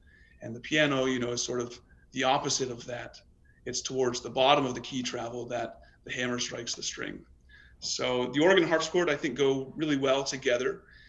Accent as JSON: {"language": "English", "town": "Knoxville", "region": "Tennessee", "country": "United States", "tie": "born or raised there", "said": "I grew up in Knoxville, so this is great to be back in Knoxville for a hometown concert. My parents still live there."}